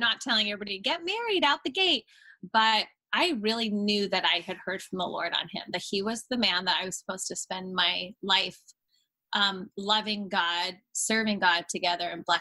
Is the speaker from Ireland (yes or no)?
no; Canada; now in California, United States; because I'm from Canada, he's from here in California.